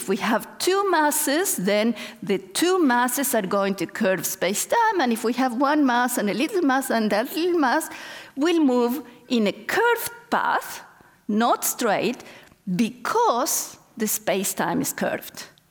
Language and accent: English; Argentina; Sometimes I like to say they were dancing a tango because I'm from Argentina